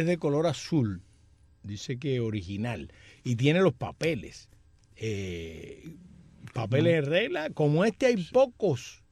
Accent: Camagüey, Cuba; Como yo soy guajiro, como yo soy de Camagüey, a mí no me lo dice.

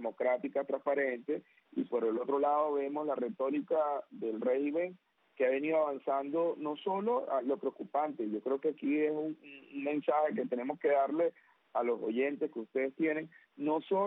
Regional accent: Venezuela; como venezolano

